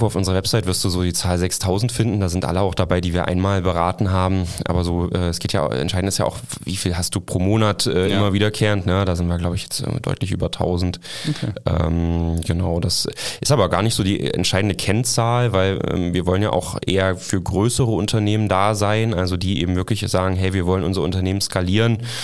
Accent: Saxony-Anhalt, Germany; Und ich komme aus Sachsen-Anhalt, ja.

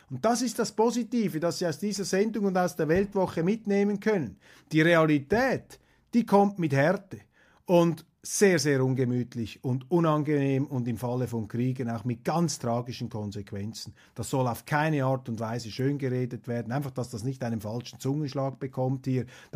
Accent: Switzerland; sind wir Schweizer entschuldigt.

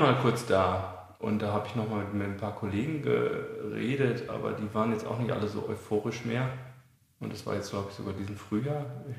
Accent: North Rhine-Westphalia, Germany; Westfale. Also ich komme aus Münsterland.

